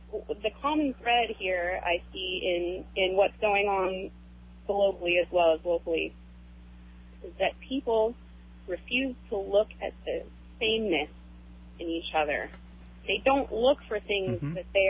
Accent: Kauai, Hawaii, United States; also born or lived in California; I just want to start off by saying I was born in California, but raised here on Kauai since I was 4 years old. And I'm a white girl. I'm a Haole girl.

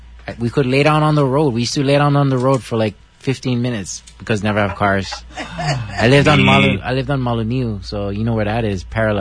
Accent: Hawaii, United States; born there; Cause I was born in Castle.

